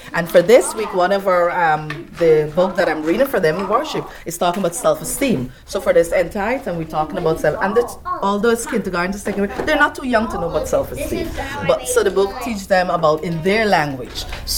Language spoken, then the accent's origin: English; Guyana; moved away as an adult; I came from South America, Guyana. So I was teaching there before I came here, and I'm at 8 years at Peterson Warren Academy. So, but back home in Guyana, I only taught nursery school